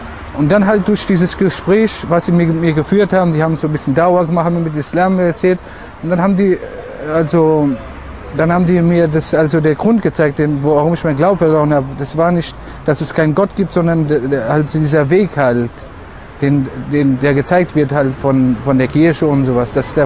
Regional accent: Spain; now in Germany; ich stamme ursprünglich aus Spanien, bin jetzt Alhamdulillah 8 Jahre im Islam

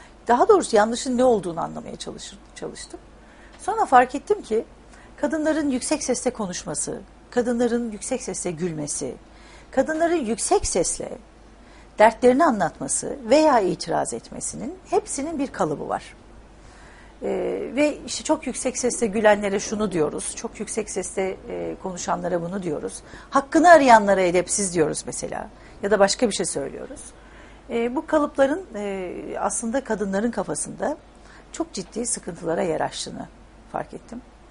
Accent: Niğde, Turkey; Benim memleketimde geldiğim yer, ben Niğdeliyim.

